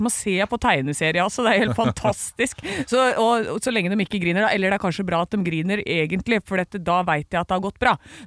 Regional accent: Oslo, Norway; also born or lived in Porsgrunn; Ja, oppvokst i Grorudalen.

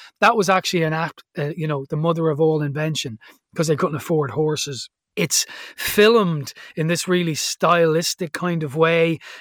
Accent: Blanchardstown, Leinster, Ireland; I grew up in the 80s in Blanchardstown.

